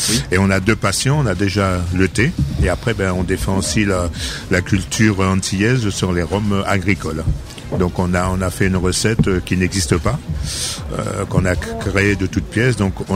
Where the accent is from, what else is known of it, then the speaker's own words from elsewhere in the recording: Bordeaux, Nouvelle-Aquitaine, France; On est de Bordeaux, donc voilà.